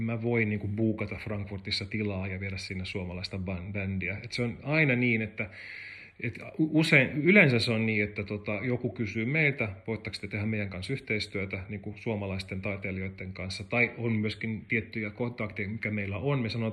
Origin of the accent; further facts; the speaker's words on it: Germany; now in Finland; Kun mä oon saksalainen, niin tietysti meille tulee adventskrans pöydälle.